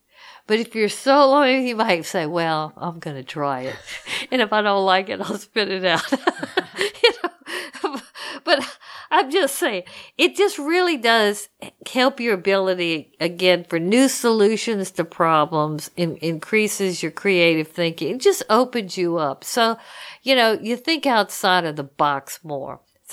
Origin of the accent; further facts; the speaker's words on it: Louisiana, United States; and I'm from Louisiana, so I eat crawfish, we have mud bugs